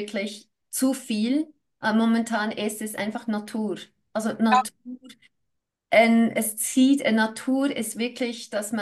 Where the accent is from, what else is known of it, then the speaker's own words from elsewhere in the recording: New Zealand; Also ich weiß, ich bin in Neuseeland aufgewachsen.